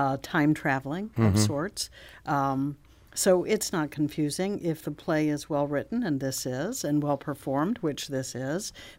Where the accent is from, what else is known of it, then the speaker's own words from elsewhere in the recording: St. Louis, Missouri, United States; when he discovered that I was from St. Louis